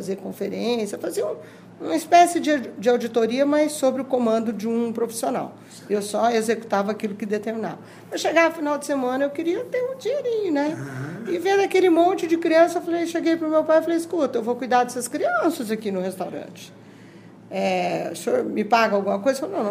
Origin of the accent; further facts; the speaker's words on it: Campo Grande, Mato Grosso do Sul, Brazil; Eu sou uma cidadã campograndense, nasci e me criei aqui, de famílias tradicionais daqui de Campo Grande, né?